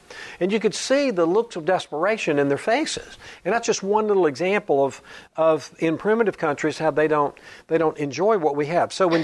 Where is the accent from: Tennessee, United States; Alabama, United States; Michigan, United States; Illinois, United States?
Alabama, United States; And I was happy to go because I'm from Alabama, and it gave me a chance to go home and see my family.